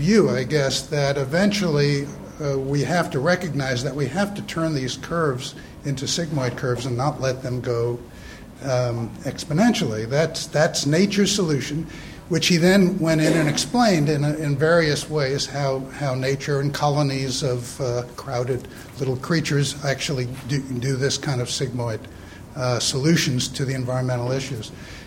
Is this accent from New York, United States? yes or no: yes; Brooklyn, New York, United States; I'm from Brooklyn originally.